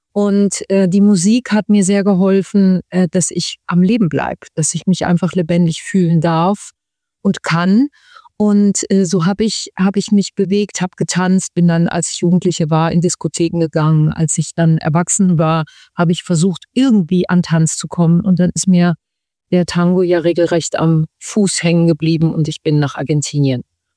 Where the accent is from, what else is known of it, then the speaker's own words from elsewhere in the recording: Düsseldorf, North Rhine-Westphalia, Germany; Ich bin geboren in Düsseldorf, aufgewachsen in Düsseldorf